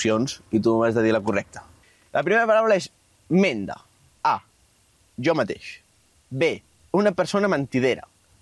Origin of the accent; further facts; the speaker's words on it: Catalonia, Spain; Som d'aquí, som de Catalunya, la nostra terra.